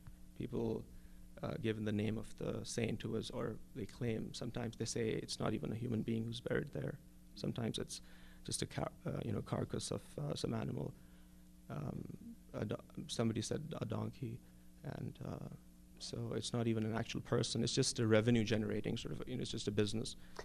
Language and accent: English; Pakistan; I'm actually talking about the government of Pakistan. I'm from Pakistan.